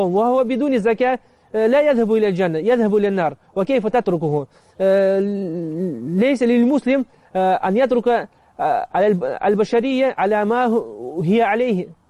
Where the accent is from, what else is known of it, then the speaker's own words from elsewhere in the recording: Russia; أنا مدرس للقرآن للأطفال وللكبار في روسيا في مدينتي